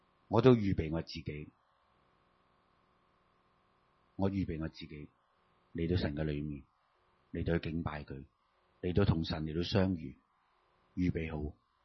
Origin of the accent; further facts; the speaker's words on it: China; 我们中国人有一句说话就是什么差不多